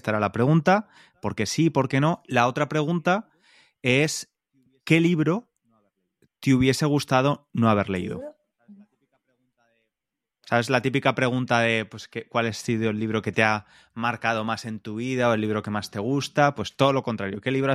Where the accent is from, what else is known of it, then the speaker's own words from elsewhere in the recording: Valencia, Valencian Community, Spain; also born or lived in London / Barcelona; yo vivo, soy de Valencia, que es la tercera ciudad más grande de España, y el resto de mi vida he vivido en Londres casi 10 años y en Barcelona durante un año y algo. O sea, siempre he vivido en ciudades